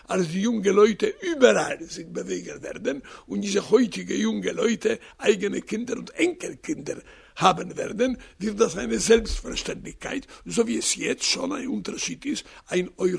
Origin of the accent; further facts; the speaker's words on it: Poland; Ich spüre die Gemeinsamkeit als Pole.